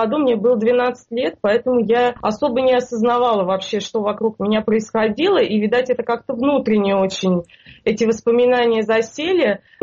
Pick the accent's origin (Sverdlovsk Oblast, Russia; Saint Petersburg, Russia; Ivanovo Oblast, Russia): Ivanovo Oblast, Russia; Kineshma; В принципе, я не из Иванова, я из Кинешмы. Это находится примерно вот в 2 часах езды от Иванова. То есть это прямо вот такая настоящая провинция.